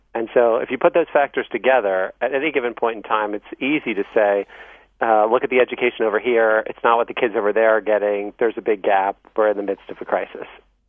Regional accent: Baltimore, Maryland, United States; You know, I grew up in Roland Park. I played baseball with kids from all over the city

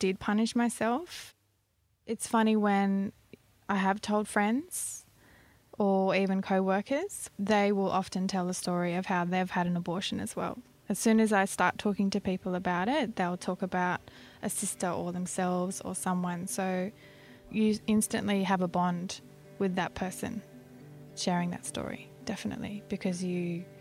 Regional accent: Australia; once I got back to Australia, my hometown at my parents' place, trying to go back to Sydney

